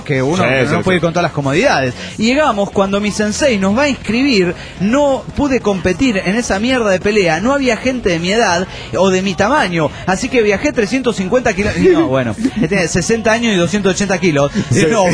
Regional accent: Mexico; de México.

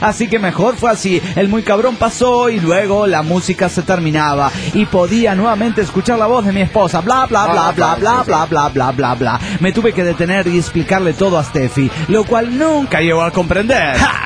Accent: Ciudad Juárez, Chihuahua, Mexico; born there; Yo nací en Juárez

